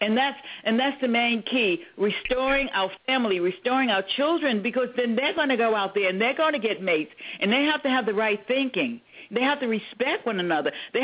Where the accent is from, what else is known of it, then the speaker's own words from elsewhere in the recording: The Bronx, New York, United States; And when we grew up in the Bronx, my household had everything it needed